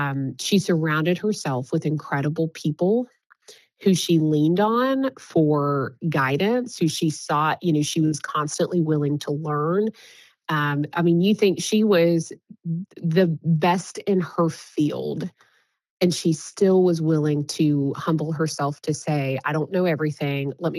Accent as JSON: {"language": "English", "town": "Knoxville", "region": "Tennessee", "country": "United States", "tie": "born or raised there", "said": "You know, so I'm born and raised in Knoxville, and I have always said that Knoxville is an incredible place."}